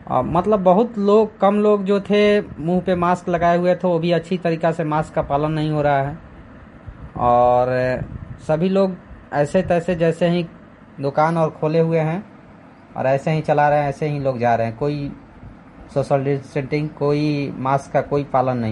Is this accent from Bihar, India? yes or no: yes; Chenari, Bihar, India; मैं चनारी का निवासी हूँ।